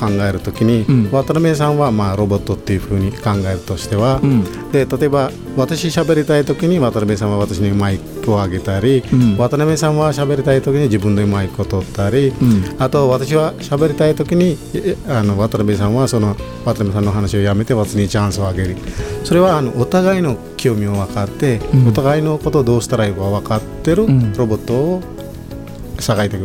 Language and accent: Japanese; Sri Lanka; Japanese is a second language; now in Japan; 私はあの13年前にスリランカから来ました